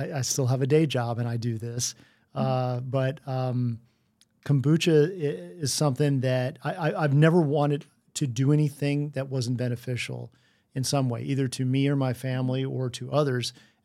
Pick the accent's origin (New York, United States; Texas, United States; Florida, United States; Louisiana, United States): Texas, United States; now in Austin, United States; I'm Jewish. I grew up in East Texas, which was very difficult, for someone who, was told that they were going to go to hell constantly